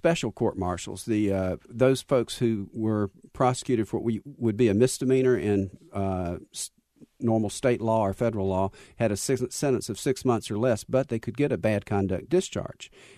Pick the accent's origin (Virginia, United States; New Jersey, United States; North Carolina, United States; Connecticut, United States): North Carolina, United States; Yeah, my dad was in the Marines. We moved here when I was 7, moved away for a few years, and came back when I was 12. And I went to Swansboro High School and live in Atlantic Beach, not far from there now.